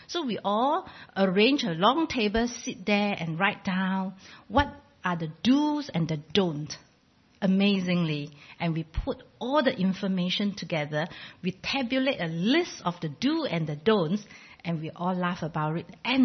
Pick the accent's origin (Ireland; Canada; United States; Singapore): Singapore; now in New Zealand; Actually, honestly, I'm from Singapore.